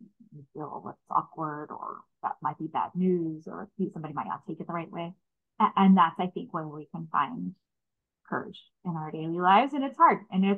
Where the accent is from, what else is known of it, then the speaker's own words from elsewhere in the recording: Birmingham, Alabama, United States; I grew up in Birmingham, Alabama.